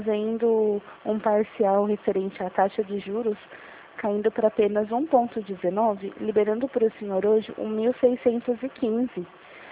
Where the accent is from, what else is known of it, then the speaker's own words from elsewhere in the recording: Jundiaí, São Paulo, Brazil; Eu sou aqui de Jundiaí.